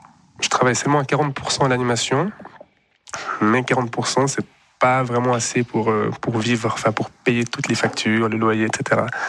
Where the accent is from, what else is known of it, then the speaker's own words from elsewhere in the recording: Fribourg, Switzerland; born there; Alors, mon père, il est suisse. Ma mère, elle est de Colombie. Les deux, ils se sont rencontrés à Fribourg. Et moi, je suis né à Fribourg.